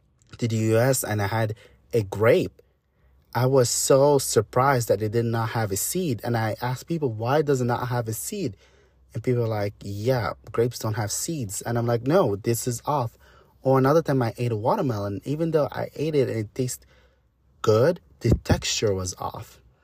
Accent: Lebanon; now in United States; Growing up in Lebanon and also encountering so many cultures

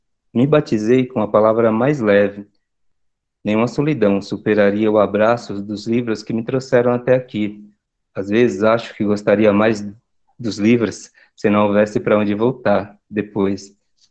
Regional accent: Acajutiba, Bahia, Brazil; nas escolas rurais de onde eu venho, que é de Acajutiva, mas né, no caso nas periferias de Acajutiva

